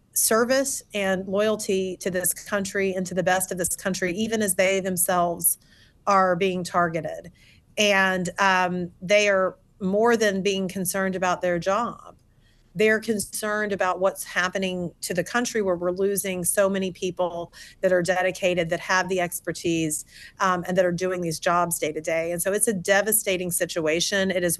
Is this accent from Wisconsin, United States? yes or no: no; Texas, United States; Our friends and family in my home state of Texas, where I spend a lot of time with my family